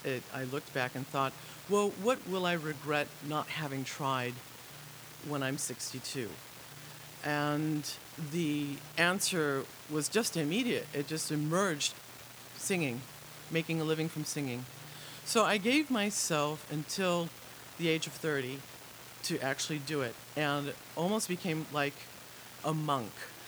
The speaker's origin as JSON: {"language": "English", "town": "Chicago", "region": "Illinois", "country": "United States", "tie": "born or raised there", "said": "I was born and raised in Chicago's Little Village neighborhood, which is 99% Mexican. Grew up speaking Spanish"}